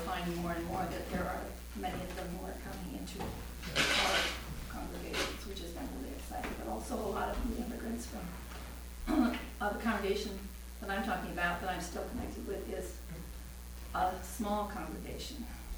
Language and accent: English; Vancouver, British Columbia, Canada; I come from British Columbia, Vancouver area.